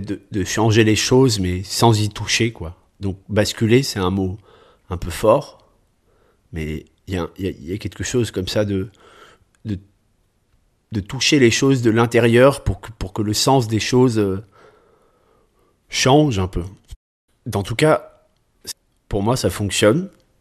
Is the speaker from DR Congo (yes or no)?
no; Saint-Julien-en-Genevois, Auvergne-Rhône-Alpes, France; born there; also born or lived in Nice / Bordeaux / Biarritz; je suis né à Saint-Julien-en-Genevois, il est vrai, mais en fait j'ai jamais habité là-bas. J'ai habité beaucoup à Nice, puis à Bordeaux, puis à Biarritz, puis un peu dans plusieurs endroits.